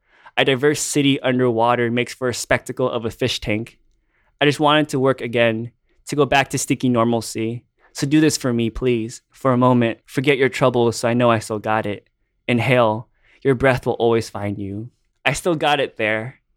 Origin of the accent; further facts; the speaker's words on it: Houston, Texas, United States; But I'm from Houston. I love Houston so much that I'm going to go with the Houston Rockets.